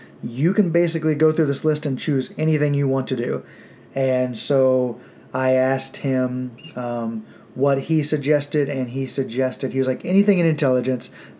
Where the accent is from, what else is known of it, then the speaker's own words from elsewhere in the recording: Oklahoma, United States; Too many people back where I grew up in Oklahoma end up getting stuck there in a mediocre life